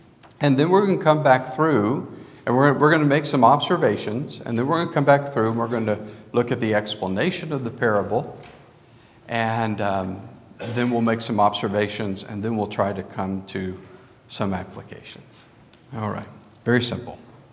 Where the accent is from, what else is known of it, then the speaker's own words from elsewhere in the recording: New Mexico, United States; Where I grew up in New Mexico, we had irrigation from the Rio Grande that irrigated our fields